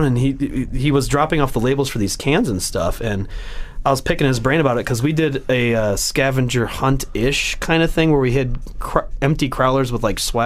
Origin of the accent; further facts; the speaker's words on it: Michigan, United States; now in Colorado, United States; I mean, when I moved here from Michigan in 2012. A sour beer was a beer that you didn't drink because that means that shit went bad. So even when I post about my first sour beer experience in Colorado, all my friends from Michigan are like, what?